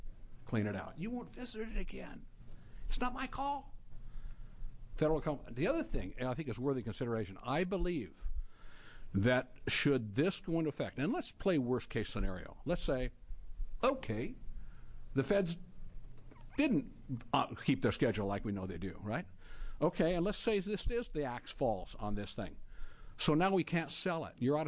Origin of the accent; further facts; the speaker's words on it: Oregon, United States; I'm from Yamhill County. I farm. I've got agricultural interests in Yamhill County as well as Harney County.